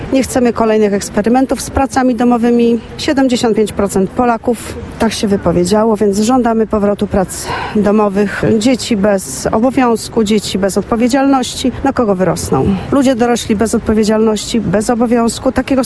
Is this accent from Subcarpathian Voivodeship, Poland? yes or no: yes; Rzeszów, Subcarpathian Voivodeship, Poland; Jestem z Rzeszowa, Solidarność Rzeszowska.